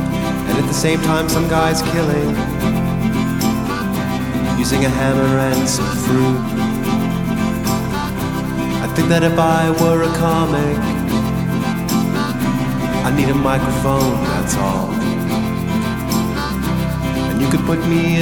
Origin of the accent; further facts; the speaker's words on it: Massachusetts, United States; And I'm from Massachusetts, so I'd be rolling on the floor when he did the one about the coin flip.